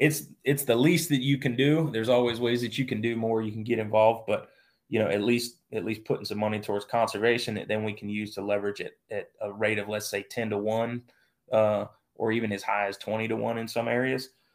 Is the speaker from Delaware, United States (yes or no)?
yes; Delaware, United States; I grew up in Delaware, so not really a state that's known for bustling populations of turkeys